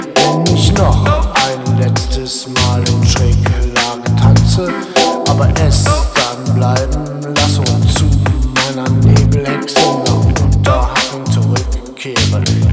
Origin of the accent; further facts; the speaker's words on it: Soltau, Lower Saxony, Germany; Ich bin eigentlich aus Soltau in Niedersachsen und fahre seit 8 Jahren jedes Wochenende durch diesen Ort